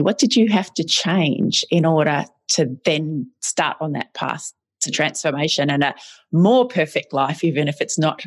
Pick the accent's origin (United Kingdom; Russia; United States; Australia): Australia; Ballarat, Victoria; here in my hometown of Ballarat.